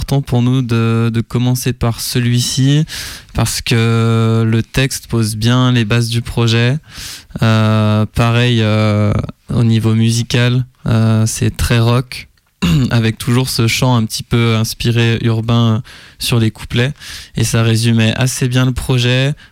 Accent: Saint-Denis, France; born there; Je suis né à Saint-Denis.

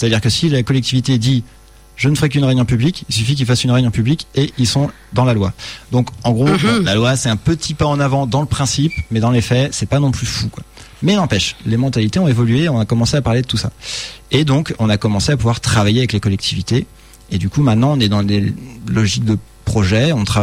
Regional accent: Lyon, Auvergne-Rhône-Alpes, France; Moi, je suis de la Guillotière, rien à voir.

